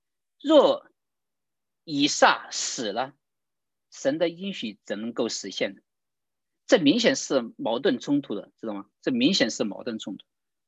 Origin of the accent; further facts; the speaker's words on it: China; 为自己我们中国人喜欢就是光宗耀祖